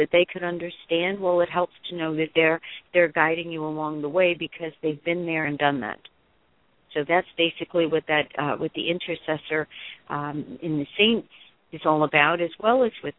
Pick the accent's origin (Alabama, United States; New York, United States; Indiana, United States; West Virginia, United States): New York, United States; Bronx; Well, growing up in the Bronx in the 50s and 60s and everything, a typical Italian family would be a lot of family around